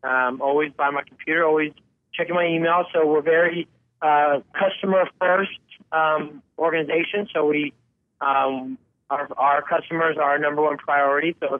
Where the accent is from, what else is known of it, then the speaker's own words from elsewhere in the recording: Houston, Texas, United States; We're all best friends from growing up in Houston, and we all had dogs